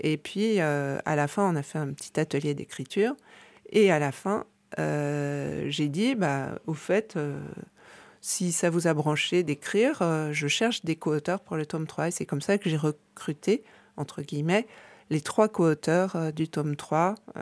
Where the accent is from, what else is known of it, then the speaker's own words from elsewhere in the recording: Paris, Île-de-France, France; Et moi, je suis parisienne.